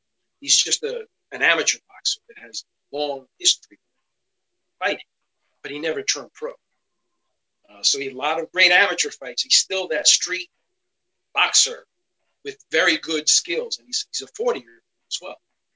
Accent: Bronx, New York, United States; So just a short little backgrounder. I'm from the Bronx, and there's no time to waste.

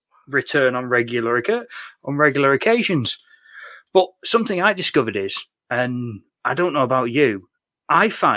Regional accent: North West England, United Kingdom; the podcast's resident Lancashire person, as I was born and raised in Lancashire

